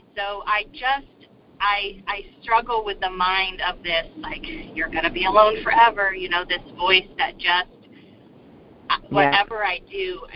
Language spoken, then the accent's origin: English; Sacramento, California, United States; I'm from Sacramento.